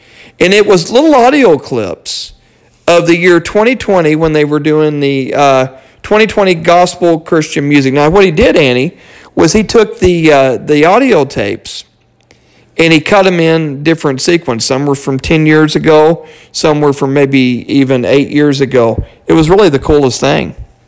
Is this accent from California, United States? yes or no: no; Fort Worth, Texas, United States; I'm from Fort Worth, Texas, friends